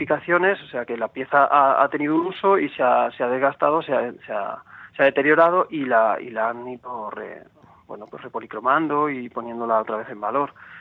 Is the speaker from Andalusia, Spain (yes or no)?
no; Liétor, Castilla-La Mancha, Spain; porque yo soy de Lietor, de Albacete